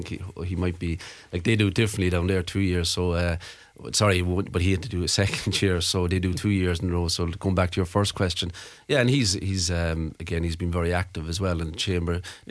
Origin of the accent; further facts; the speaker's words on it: Cobh, Munster, Ireland; I'm from Cork and Cove, but I mean, Cove now has a population of 20,000 people